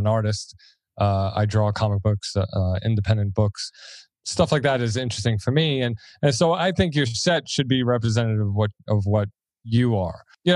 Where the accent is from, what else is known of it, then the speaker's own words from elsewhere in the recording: Brooklyn, New York, United States; I'm from Brooklyn. I talk with my hands.